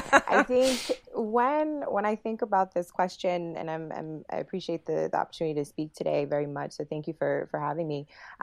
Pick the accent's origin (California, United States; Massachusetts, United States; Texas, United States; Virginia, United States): Massachusetts, United States; Boston; Growing up in Boston, being a family of immigrants from Jamaica, attending primarily white schools